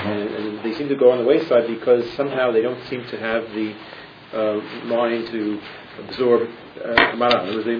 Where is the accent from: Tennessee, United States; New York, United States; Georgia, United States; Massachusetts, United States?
New York, United States; Brooklyn; let's say, I come from Brooklyn, so Yeshiva Flatbush.